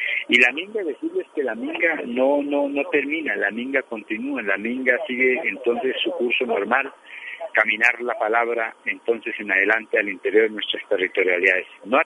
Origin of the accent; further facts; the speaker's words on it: Colombia; como colombianos que somos